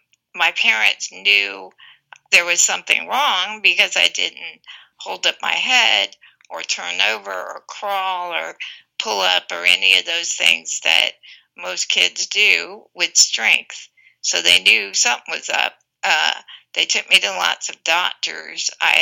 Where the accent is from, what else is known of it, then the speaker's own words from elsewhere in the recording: Jacksonville, Florida, United States; We grew up in Jacksonville, Florida.